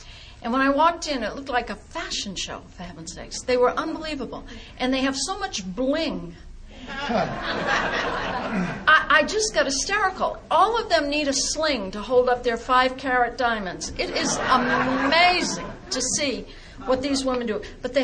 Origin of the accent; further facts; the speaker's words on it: Massachusetts, United States; And now here I am in New England. I was raised in New England. I was raised north of Boston.